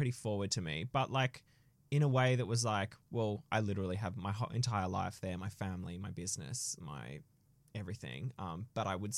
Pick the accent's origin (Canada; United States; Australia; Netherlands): Australia; Melbourne, Victoria; Hi, I'm a comedian from Melbourne.